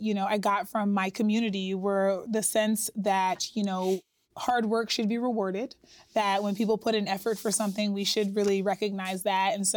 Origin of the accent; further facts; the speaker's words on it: Pittsburgh, Pennsylvania, United States; Yeah, I grew up in the Hill District in Pittsburgh, which famously is the neighborhood that August Wilson wrote his Century series about.